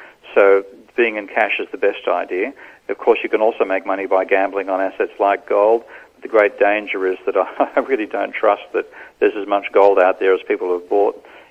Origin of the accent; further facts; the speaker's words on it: Australia; none at all in my home country, because we still think we're doing, we're doing brilliantly down under.